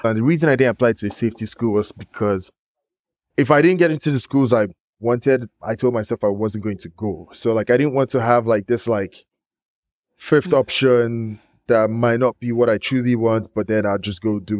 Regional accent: Nigeria; I think partly just being Nigerian and wanting to achieve, I set my aim pretty high.

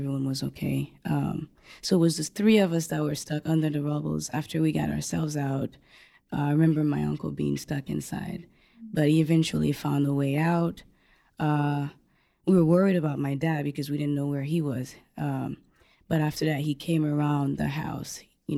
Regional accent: Port-au-Prince, Ouest, Haiti; moved away as an adult; now in United States; I was born in Haiti, Port-au-Prince, Haiti, and I've lived there for 19 years. Up until the earthquake.

